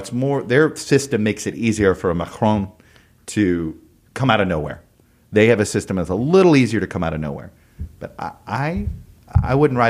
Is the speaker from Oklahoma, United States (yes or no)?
no; Miami, Florida, United States; I grew up in Miami. He was such a towering figure in how of the politics that I learned.